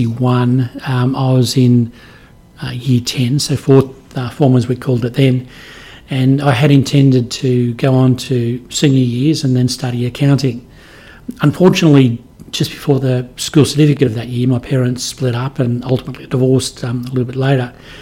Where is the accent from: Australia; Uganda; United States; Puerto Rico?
Australia; Penrith, New South Wales; now in Emu Plains, Australia; in Nepean District Hospital, which is in the old Glebe Place premises, back in 1955, and lived here my whole life, originally in Penrith. And when I got married, moved 3 miles west to Emu Plains, where I've been ever since.